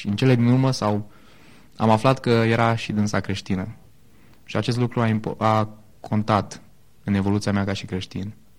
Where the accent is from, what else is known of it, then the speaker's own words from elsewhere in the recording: Oradea, Bihor County, Romania; now in Timișoara, Romania; stau în Timișoara, studiez aici de un an, sunt anul 2 la telecomunicații, la o specializare de multimedia. De origine sunt din Oradea și părinții mei și familia mea, toți jumătate din prietenii mei au rămas acolo.